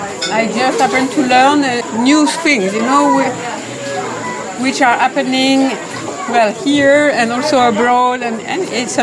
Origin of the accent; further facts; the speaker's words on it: France; English is a second language; I'm from France, and I've been a newcomer for 1 year and a half.